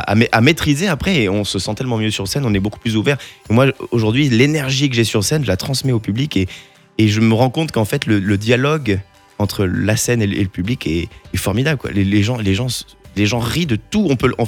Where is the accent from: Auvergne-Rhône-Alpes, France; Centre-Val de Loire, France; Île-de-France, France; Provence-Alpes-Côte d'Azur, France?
Auvergne-Rhône-Alpes, France; Mais moi, quand je te parle du Nord, je suis auvergnat à la base.